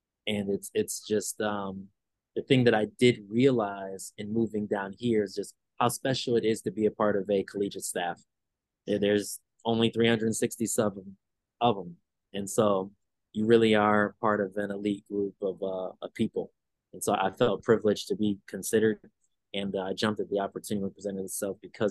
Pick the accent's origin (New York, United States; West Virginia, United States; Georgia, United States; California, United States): New York, United States; now in Greensboro, United States; You know, I'm a Midwesterner, I'm a New Yorker, driving is nothing.